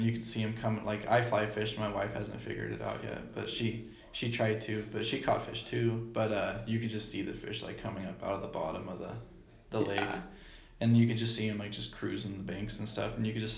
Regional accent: Idaho, United States; I was born and raised in Idaho. We grew up in like a poor family, so we spent a lot of time out fishing and hunting

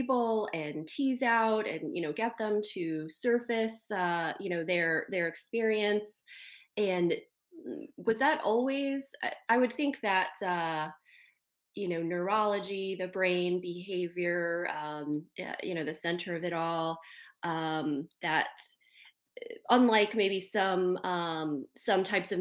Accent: Silver Spring, Maryland, United States; moved away as an adult; now in Phoenix, United States; I grew up in Silver Spring, Maryland, so

